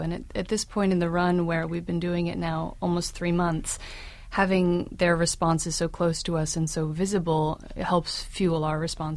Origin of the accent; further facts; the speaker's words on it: New York, United States; No, I grew up in New York in Greenwich Village, yeah.